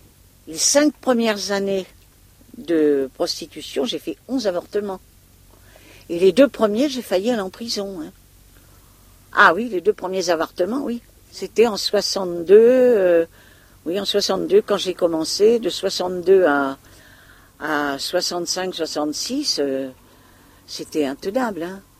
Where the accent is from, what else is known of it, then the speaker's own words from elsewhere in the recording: Blois, Centre-Val de Loire, France; puisque je suis de Blois.